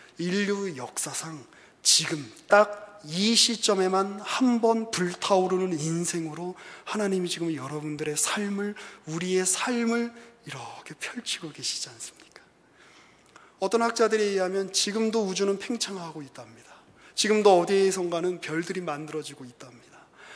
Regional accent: South Korea; born there; 왜 대한민국에서 태어나게 해주셨습니까?

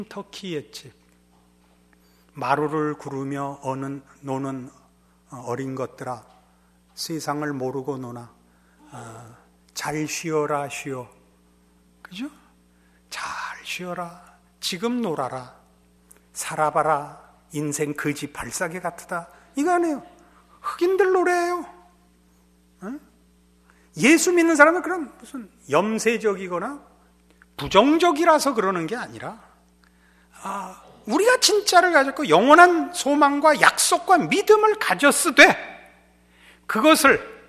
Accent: North Korea; 저는 이제 이북 사람이라서 이북 정서는 이렇게 합니다.

